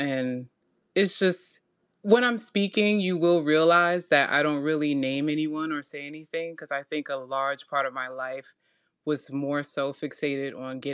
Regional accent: New York City, New York, United States; just kind of the West African traditions and things like that I know of, but I grew up in America, specifically in New York City.

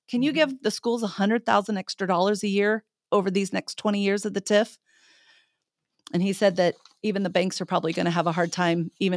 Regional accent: Smithville, United States; also born or lived in California; But I love Smithville. It is my hometown. And when I was in California, I always talked so highly about Smithville.

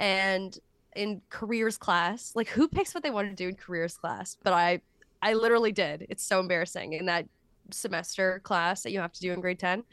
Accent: Thunder Bay, Ontario, Canada; now in Winnipeg, Canada; I'm from Thunder Bay originally, so closer to your neck of the woods than the neck of the woods that I live in right now in Winnipeg.

